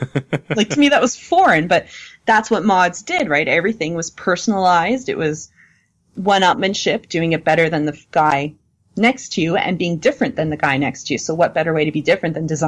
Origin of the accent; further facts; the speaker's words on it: Canada; because I'm Canadian, and I was born in 79